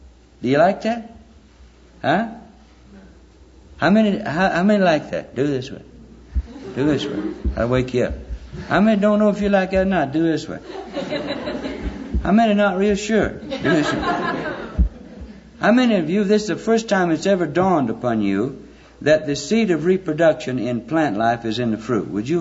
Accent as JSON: {"language": "English", "region": "Alabama", "country": "United States", "tie": "born or raised there", "said": "I was born and raised in Alabama. We used to have some peach trees around the edge of the yard."}